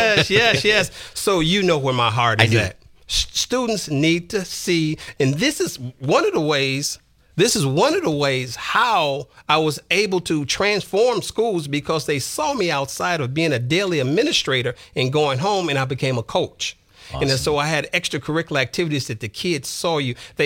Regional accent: Detroit, Michigan, United States; like when I introduce myself and I say I'm from Detroit, they get nervous, they get scared. But I have to defend that, not only because I'm born and raised in Detroit

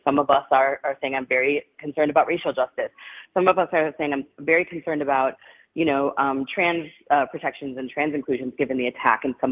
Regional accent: Milwaukee, Wisconsin, United States; also born or lived in New York; now in Texas, United States; I'm going to say I'm from Milwaukee. Really happy to be bringing it back home this year.

